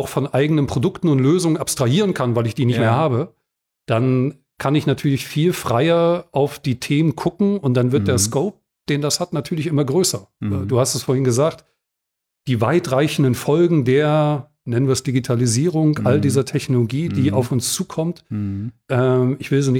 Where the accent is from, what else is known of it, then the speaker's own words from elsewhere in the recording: Dessau, Saxony-Anhalt, Germany; ich bin in Dessau geboren, im Osten groß geworden.